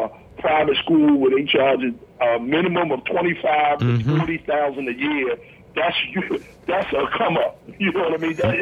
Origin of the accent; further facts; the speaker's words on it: Baltimore, Maryland, United States; I'm from Baltimore City, so BNBL is, you know, Baltimore Neighborhood Basketball League